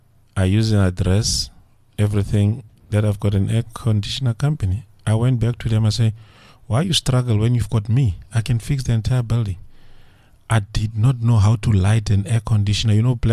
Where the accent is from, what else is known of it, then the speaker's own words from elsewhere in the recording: Kimberley, Northern Cape, South Africa; now in Centurion, South Africa; I'm originating from Kimberley. Mm-hmm. I was here in Centurion staying, being unemployed.